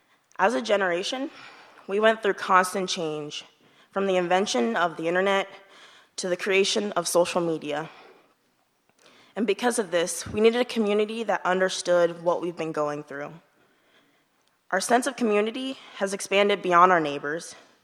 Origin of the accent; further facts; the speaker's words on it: Cincinnati, Ohio, United States; my hometown of Cincinnati, Ohio